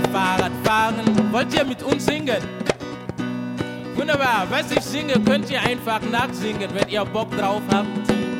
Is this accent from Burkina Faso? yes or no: yes; Burkina Faso; Also ich komme aus der Familie der Schmiede in Burkina Faso und dieses Instrument ist Teil meines Lebens